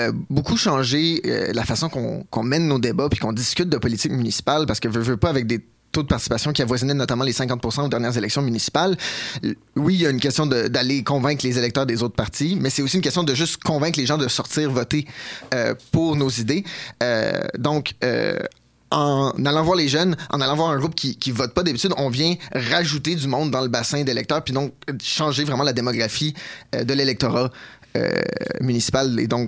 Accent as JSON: {"language": "French", "town": "Saint-Hyacinthe", "region": "Quebec", "country": "Canada", "tie": "born or raised there", "said": "je suis d'origine de Saint-Hyacinthe, la première ville au Québec à avoir mis en place là, un système de compostage au municipal."}